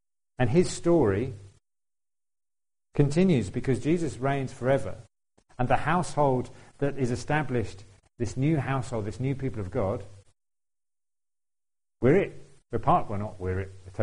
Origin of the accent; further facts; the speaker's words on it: United Kingdom; And as British people, we still like to think we rule the world, but we don't.